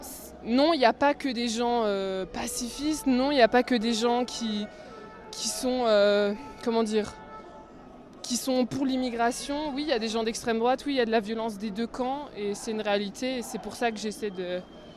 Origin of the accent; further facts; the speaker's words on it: Dijon, Bourgogne-Franche-Comté, France; now in Germany; moi en fait j'habite en Allemagne, mais je suis originaire de Dijon et je suis de retour en France pour quelques temps.